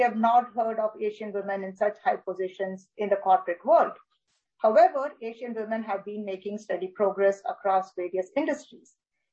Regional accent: India; I grew up in India and received both my undergraduate and graduate degrees in the capital city, New Delhi.

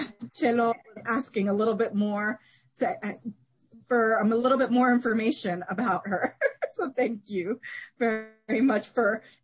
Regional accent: Chile; I'm from Chile and I tend to see some similarities.

